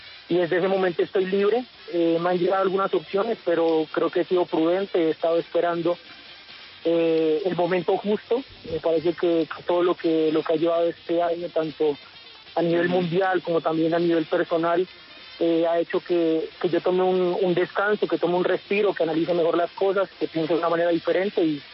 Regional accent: Pasto, Nariño, Colombia; yo estoy en Pasto, es mi ciudad natal, es la ciudad donde estoy radicado, entonces en la actualidad estoy acá en Pasto.

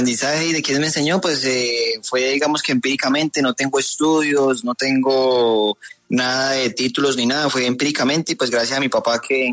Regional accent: Colombia; uno como colombiano soñaría demasiado con una moto de esas

